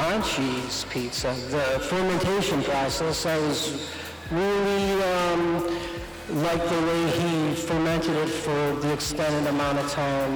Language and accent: English; Skokie, Illinois, United States; now in Cary, United States; I'm from Skokie on the north side. One town over was Burt's, the other town was Lou Malnati's, and I ate that for my entire life.